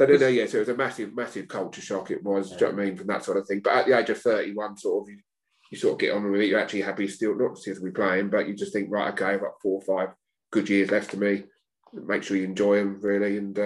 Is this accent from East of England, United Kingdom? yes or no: no; Brighton, South East England, United Kingdom; After that, I sort of like retired and went back to my hometown club, Whitehawk, where I grew up, and now I'm the manager now sort of really.